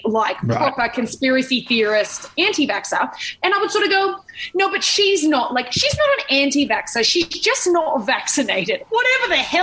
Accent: Sydney, New South Wales, Australia; growing up in Sydney

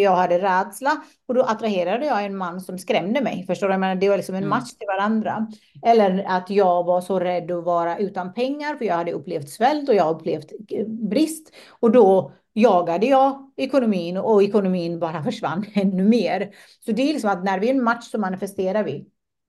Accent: Afghanistan; för jag kommer ju från Afghanistan och det är krig där

